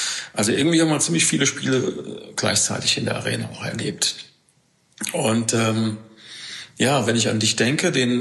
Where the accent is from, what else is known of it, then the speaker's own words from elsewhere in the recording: Rhineland-Palatinate, Germany; Ich bin in der Pfalz groß geworden.